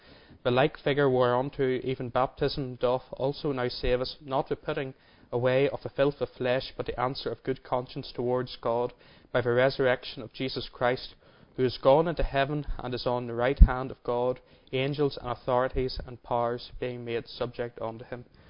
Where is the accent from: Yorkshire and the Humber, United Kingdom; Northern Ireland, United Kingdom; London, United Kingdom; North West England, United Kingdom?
Northern Ireland, United Kingdom; Belfast; And I said, "I'm from Belfaste."